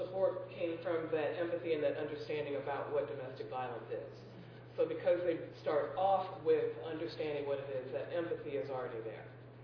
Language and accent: English; Cleveland, Ohio, United States; I'm glad I'm from Cleveland.